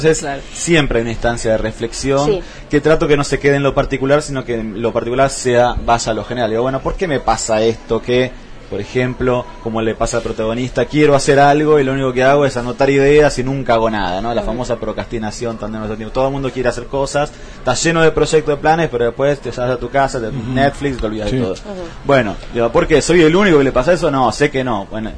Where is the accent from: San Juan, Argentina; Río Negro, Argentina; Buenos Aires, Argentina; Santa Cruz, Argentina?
Buenos Aires, Argentina; born there; Yo nací en Buenos Aires, pero me siento patagónico.